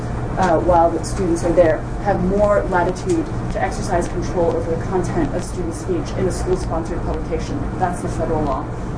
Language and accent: English; Singapore; I'm from Singapore, and in Asia, until relatively recently, there was this horrible toothpaste